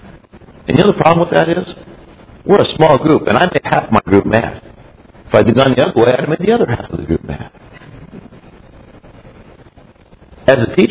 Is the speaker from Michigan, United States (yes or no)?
no; Oregon, United States; I hail from the People's Republic of Oregon.